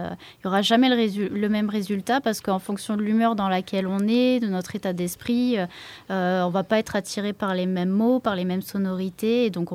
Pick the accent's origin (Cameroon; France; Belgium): France; Provence-Alpes-Côte d'Azur; Alors moi, je viens de la région de Sisteron, donc qui n'est pas du tout loin, de l'autre côté de la montagne.